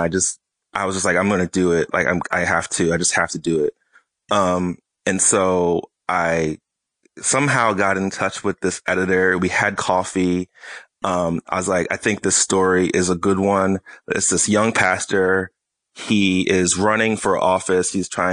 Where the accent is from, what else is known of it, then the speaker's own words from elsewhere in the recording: Boston, Massachusetts, United States; I mean, I'm from Boston, when I would read like a big Lee Montville feature or something like that.